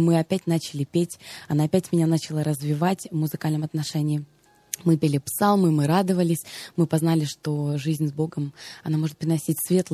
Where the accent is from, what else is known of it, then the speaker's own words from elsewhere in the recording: Odesa Oblast, Ukraine; Я из Одесской области, Арцизского района, из села.